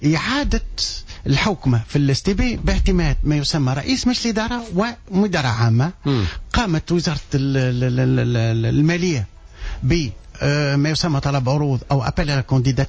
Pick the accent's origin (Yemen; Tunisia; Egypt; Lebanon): Tunisia; انا تونسي زول تعليمي في تونس قريت في فرنسا في لي غون ديكول